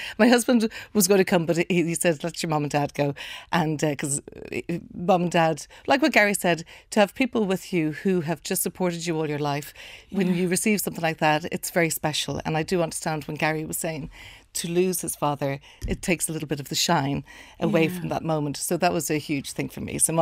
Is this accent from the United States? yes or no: no; Dundrum, Leinster, Ireland; And I grew up in Dundrum and went to school in Cloisty Scone, so we're Gaelgors